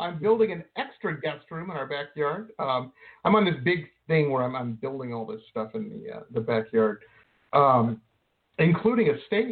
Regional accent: Detroit, Michigan, United States; Like I said, I grew up in Detroit. It beats living in Detroit, at least the places I was living.

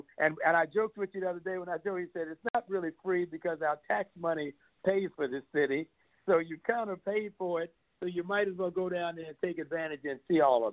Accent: Washington, District of Columbia, United States; because I'm from Washington D.C. and I'm real proud of the city here and the things that they built.

